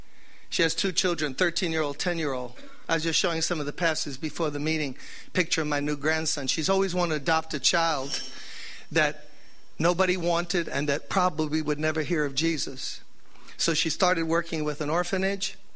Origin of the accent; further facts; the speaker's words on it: New York, United States; Florida got a lot of problems. I'm from New York, got a lot of problems.